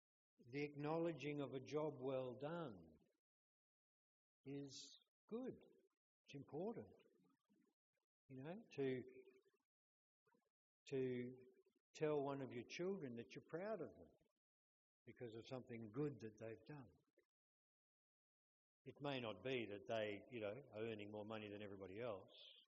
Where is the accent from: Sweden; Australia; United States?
Australia; Western Australia; I'm West Australian, and so I follow the real big birds.